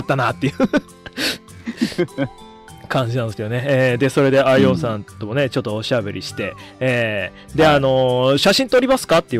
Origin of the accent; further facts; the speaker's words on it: Kochi, Japan; あ、どうも僕高知から来ましたって言ったら、高知って驚いてくれてましたね。